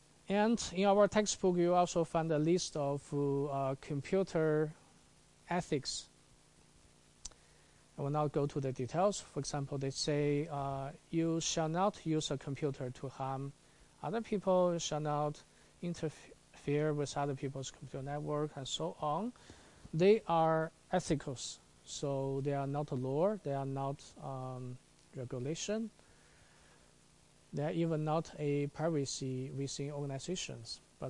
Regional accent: China; English is a second language; For example, I came from China.

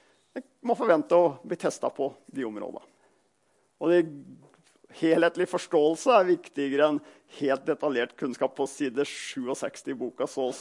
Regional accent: Gaupen, Innlandet, Norway; now in Hamar, Norway; Jeg bor I øyeblikket på Hamar, derfor vikingskipet her. Men jeg kommer fra Gaupen.

